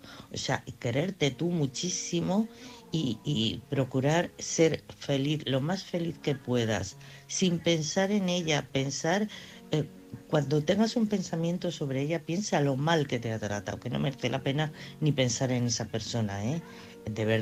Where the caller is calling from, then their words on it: Madrid, Community of Madrid, Spain; de Madrid.